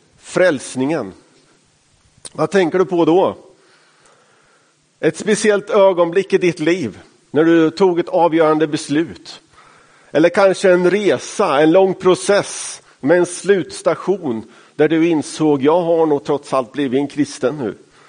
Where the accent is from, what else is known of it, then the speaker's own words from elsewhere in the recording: Sonstorp, Östergötland, Sweden; Jag kommer från Sonstorp som ligger utanför Finspång. Som ligger utanför Norrköping.